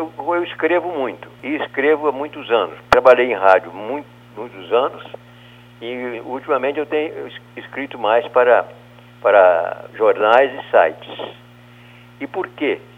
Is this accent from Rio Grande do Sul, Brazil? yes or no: no; Aimorés, Minas Gerais, Brazil; also born or lived in Vitória; como eu comecei lá na minha cidade de Aimorés, como locutor de rádio, e bancário e locutor de rádio, depois transferido para Vitória.